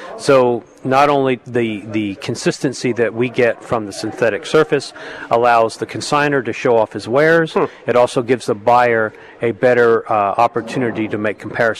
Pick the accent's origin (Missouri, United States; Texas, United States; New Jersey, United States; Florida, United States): Florida, United States; I grew up down here in Florida. So there was a lot of culture shock for me when I went to Cornell